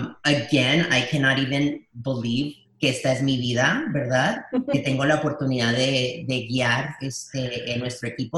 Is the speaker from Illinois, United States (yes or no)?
no; El Paso, Texas, United States; first language es; English is a second language; I'm from El Paso. And that's where we kind of set up our home and began our search for the American dream. When I started school, I only spoke Spanish.